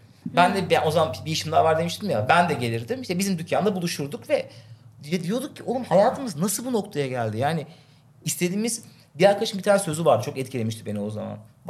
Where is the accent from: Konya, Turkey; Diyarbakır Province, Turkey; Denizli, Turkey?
Denizli, Turkey; Ben Denizli'de doğdum büyüdüm. Eskişehirliyim sonra taşındım.